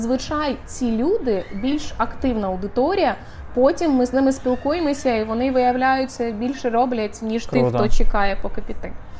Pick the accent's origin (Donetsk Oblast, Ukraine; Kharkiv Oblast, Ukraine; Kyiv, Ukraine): Donetsk Oblast, Ukraine; Donetsk; Я сама з Донецьку